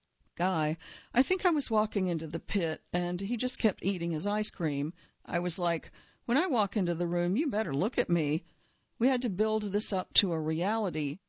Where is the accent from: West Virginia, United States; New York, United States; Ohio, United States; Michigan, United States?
Ohio, United States; Cincinnati; Whitley reminded me of a lot of the women that I grew up with in Cincinnati, and in Jack and Jill and women who attended Hampton.